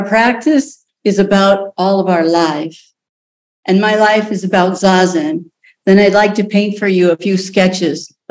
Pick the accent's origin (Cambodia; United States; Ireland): United States; South Dakota; I grew up pretty much in the Wild West, literally. I grew up in a flyover country, South Dakota, in the mountains.